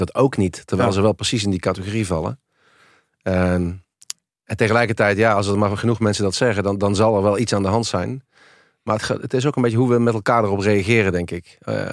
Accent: Helmond, North Brabant, Netherlands; ik kom uit een eenvoudig arbeidersgezin uit Helmond, uit de Volkswijk. Ik ben met mijn zusje opgegroeid.

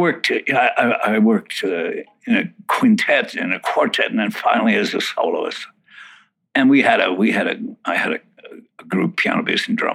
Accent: Winnipeg, Manitoba, Canada; born there; Born in Winnipeg, Manitoba, Canada.

